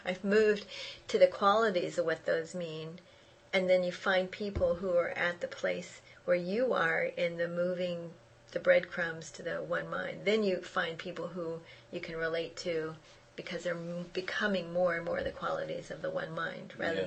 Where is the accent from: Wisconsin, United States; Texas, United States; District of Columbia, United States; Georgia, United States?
Texas, United States; San Antonio; born there; the story I was born in San Antonio, Texas.